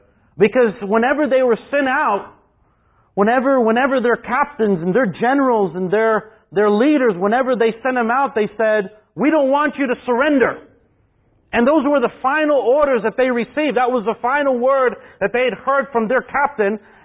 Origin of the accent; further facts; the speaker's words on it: Texas, United States; I mean, we're from Texas, and we remember, we're in San Antonio. So we know the Alamo.